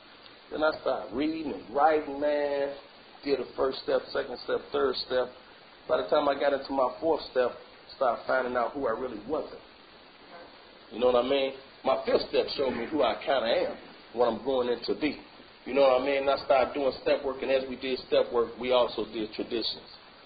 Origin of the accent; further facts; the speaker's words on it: Chicago, Illinois, United States; I didn't know nobody because I was from Chicago.